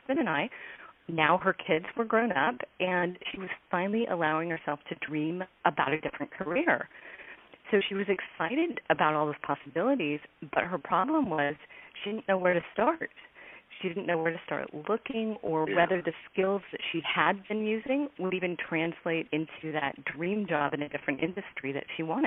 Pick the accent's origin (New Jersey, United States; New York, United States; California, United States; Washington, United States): Washington, United States; Seattle; And that's tough to do because I'm from Seattle.